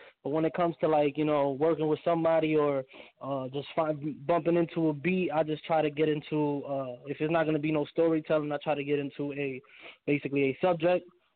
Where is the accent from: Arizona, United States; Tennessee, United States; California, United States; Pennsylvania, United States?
Pennsylvania, United States; Lebanon; also born or lived in Bronx / Manatí; I was born in the Bronx, New York. Then about a couple years after that, I went to Puerto Rico, a little town called Manatí. And then after that, about like eight, 9 years old, I came down to Lebanon, Pennsylvania.